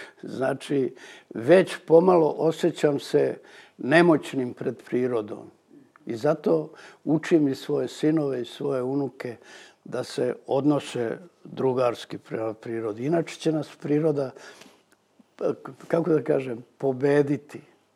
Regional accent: Ljubiš, Šumadija and Western Serbia, Serbia; Zato što pitali ste me kakvo je bilo moje detinjstvo ili tako nešto tamo u tom Ljubišu.

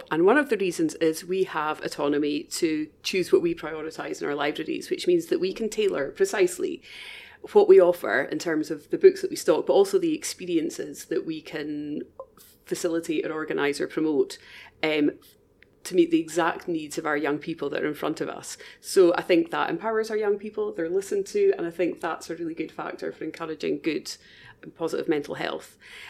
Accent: Beauly, Scotland, United Kingdom; I'm from Bewley

